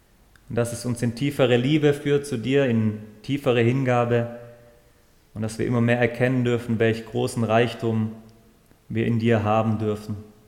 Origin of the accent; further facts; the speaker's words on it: Stuttgart, Baden-Württemberg, Germany; nähe dem Schwäbischen Meer, wie man hier sieht, wie man bei uns in Stuttgart so schön sagt, der Bodensee.